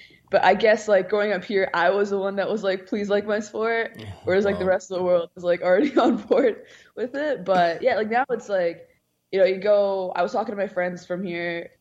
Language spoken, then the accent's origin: English; Edmonton, Alberta, Canada; growing up in Edmonton, a weird, more isolated experience